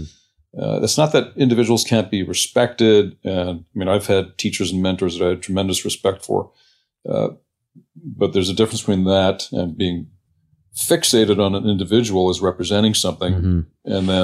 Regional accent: Montreal, Quebec, Canada; I was a rabid hockey fan for many years growing up in Montreal.

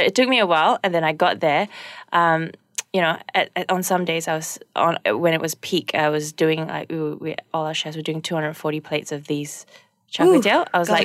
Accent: Malaysia; being a Malaysian

